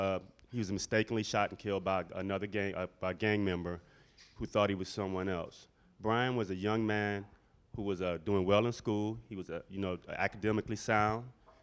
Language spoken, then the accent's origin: English; Savannah, Georgia, United States; now in Minneapolis, United States; I'm from Savannah, Georgia, and I called home yesterday. My mom said it's 80 degrees and sitting on the front porch.